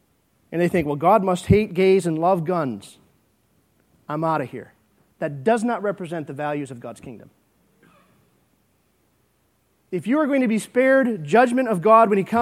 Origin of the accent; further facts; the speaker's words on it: Michigan, United States; born there; I was born an American citizen. I was born in Lapeer County, Michigan.